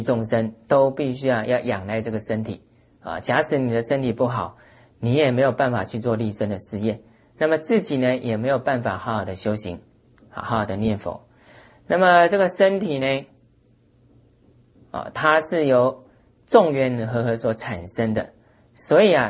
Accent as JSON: {"language": "Chinese", "country": "China", "said": "那么这是我们中国人的习惯了"}